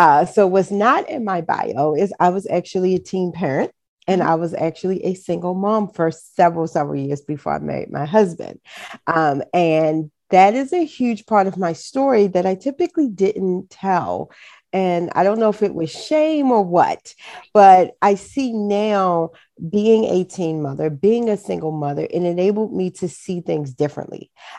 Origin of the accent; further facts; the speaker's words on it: Baltimore, Maryland, United States; accent: Baltimore City; I grew up in Baltimore City, right?